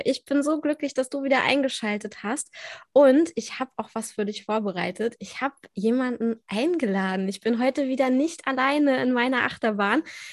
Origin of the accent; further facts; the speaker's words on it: Berlin, Germany; Ich komme aus Berlin